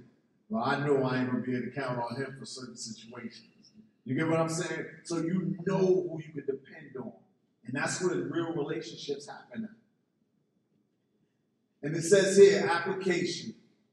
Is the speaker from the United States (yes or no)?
yes; New York, United States; You know, I'm not from Delaware. I'm not from Maryland. No, I'm from New York.